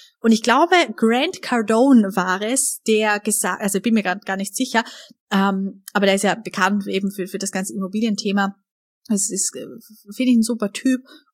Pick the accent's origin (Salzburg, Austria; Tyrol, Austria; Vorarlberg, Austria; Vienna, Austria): Vorarlberg, Austria; bei uns in Österreich, in Vorarlberg, am Bodensee, sagt man im Dialekt Schaffer, Schaffer, Hüslebauer.